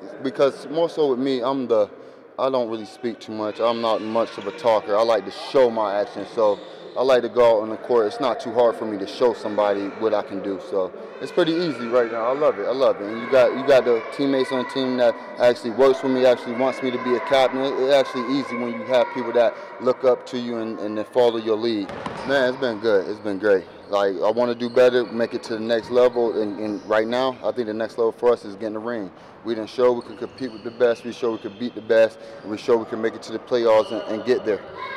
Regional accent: Aliquippa, Pennsylvania, United States; I'm from Aliquippa, PA.

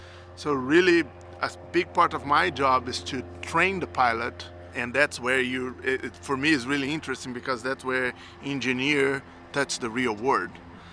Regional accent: Belo Horizonte, Minas Gerais, Brazil; English is a second language; I grew up in Brazil in a city called Belo Horizonte.

